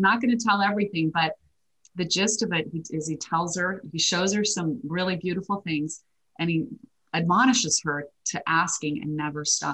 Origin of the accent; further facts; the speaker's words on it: Idaho, United States; I'm a girl from Idaho, grew up with a lot of potatoes, but no mangoes.